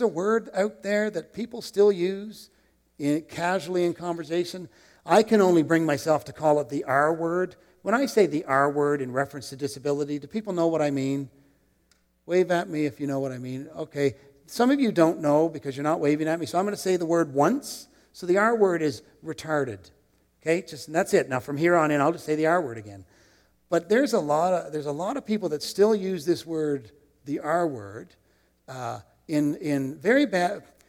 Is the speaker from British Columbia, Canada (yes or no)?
no; Newfoundland and Labrador, Canada; I grew up in Newfoundland, so I've seen some dead fish on the shore, and they're pretty smelly.